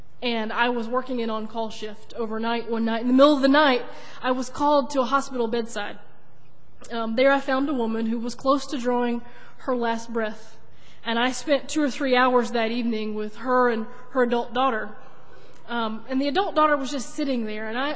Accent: Moncks Corner, South Carolina, United States; I grew up in Monk's Corner, but I guess I considered my home church Trinity United Methodist Church in Charleston.

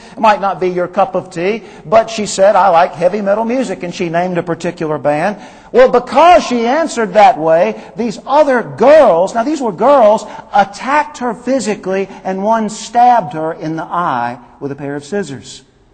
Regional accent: Woodruff, United States; my old friend growing up in Woodruff, David Schmidt. Growing up, Dave was my best friend

